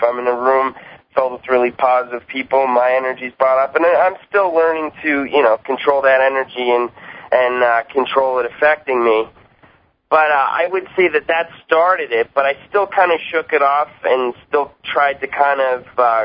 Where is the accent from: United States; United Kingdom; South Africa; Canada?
Canada; Calgary, Alberta; I'm from Calgary, Alberta. I'm from Canada, and if anyone knows, it's just a really it's not a small city